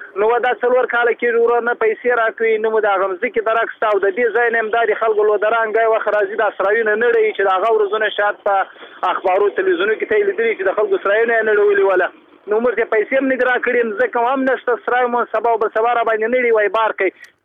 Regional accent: Muqur, Badghis, Afghanistan; زه خپل د بادغیس ولایت د مقر د ولسوالۍ یم

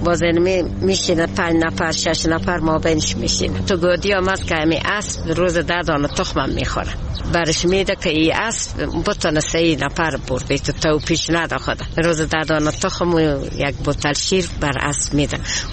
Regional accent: Herat, Afghanistan; ماده از هرات هستیم،

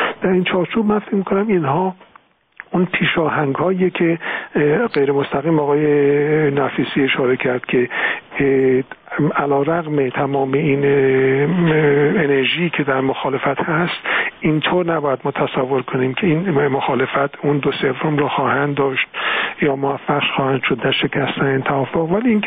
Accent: Iran; این مسئله رو به عنوان یک ایرانی، نه نقش دیگه کلاه دیگه رو سر من نبود، مطرح کردم

